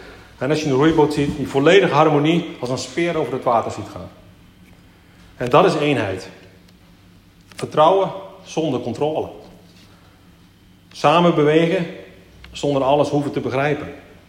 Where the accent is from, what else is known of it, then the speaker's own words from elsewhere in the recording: Friesland, Netherlands; Ik kom natuurlijk uit Friesland.